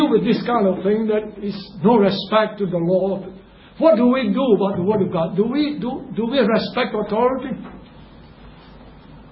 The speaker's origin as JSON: {"language": "English", "country": "Singapore", "said": "So what we do as a Singaporean, we respect authority."}